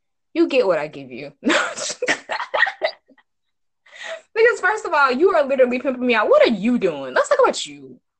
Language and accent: English; Texas, United States; Because I'm from Texas and I'm for real down with that Yeehaw culture.